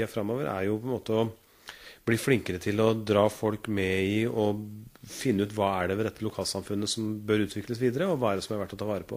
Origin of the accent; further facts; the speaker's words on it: Nesodden, Akershus, Norway; På Tangen, Flaskebæk. Og nå bor jeg sør i kommunen